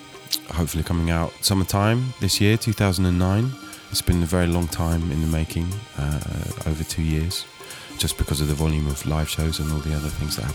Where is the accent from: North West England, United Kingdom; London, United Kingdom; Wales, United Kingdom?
London, United Kingdom; also born or lived in Bristol; I'm from London originally, yeah. So I did a little stretch in Bristol and then, like a pendulum, swung back to London again.